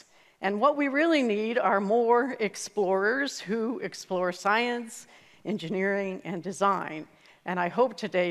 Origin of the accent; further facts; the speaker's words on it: Dayton, Ohio, United States; As I already told you, I'm from Ohio, Dayton, Ohio, which is known as the home of aviation.